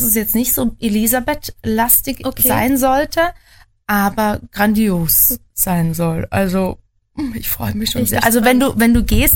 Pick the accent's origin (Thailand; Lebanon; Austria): Austria; Bei uns in Österreich noch nicht.